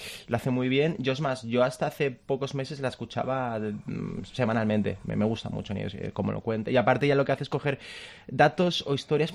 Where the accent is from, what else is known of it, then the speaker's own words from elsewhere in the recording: Valencia, Valencian Community, Spain; Murió en mi ciudad natal, en Valencia.